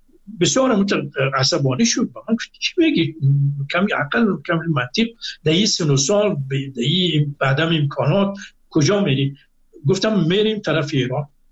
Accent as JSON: {"language": "Persian", "country": "Afghanistan", "also_born_or_lived": "Mashhad, Iran", "moved": "yes", "said": "گفتم من از افغانستان آمدم،"}